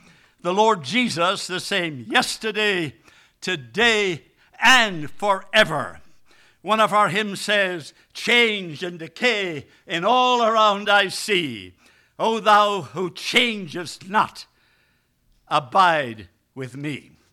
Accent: Ireland; of course, being Irish and being very handsome

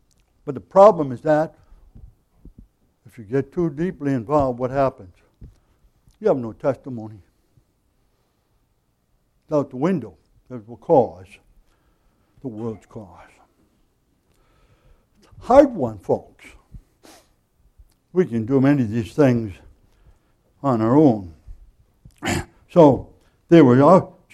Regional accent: United States; But basically, I'm an American, you are, we have to pay our taxes.

